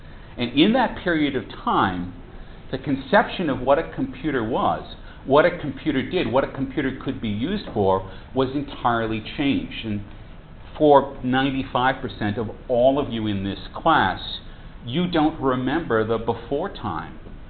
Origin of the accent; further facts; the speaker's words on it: United States; accent: American; as you can probably tell from my outrageous accent, I'm an American.